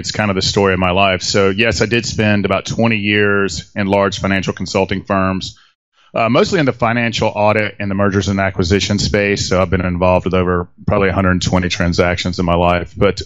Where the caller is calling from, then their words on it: Atlanta, Georgia, United States; I'm actually about 50 miles outside of Atlanta, Georgia. I actually live in downtown Atlanta, but I'm in a small cabin.